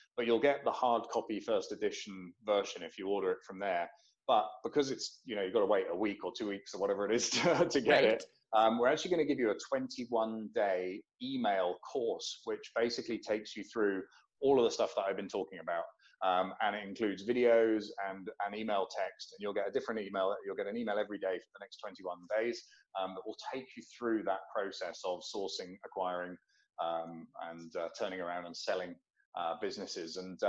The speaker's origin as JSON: {"language": "English", "region": "England", "country": "United Kingdom", "said": "I'm English, so."}